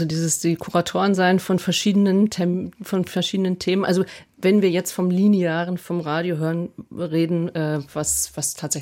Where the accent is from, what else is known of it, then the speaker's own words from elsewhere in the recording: Hanover, Lower Saxony, Germany; da sage ich jetzt als Hannoveranerin, komme ich noch von nördlicher weg.